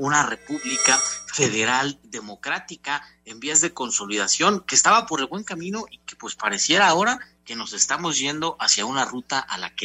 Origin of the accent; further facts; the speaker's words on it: Mexico; los grandes perdedores somos todos los mexicanos.